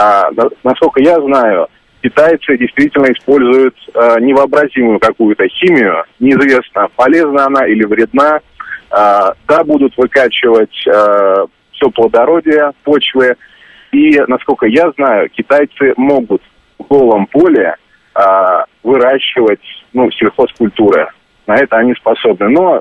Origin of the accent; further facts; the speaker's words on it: Moscow Oblast, Russia; я из Подмосковья.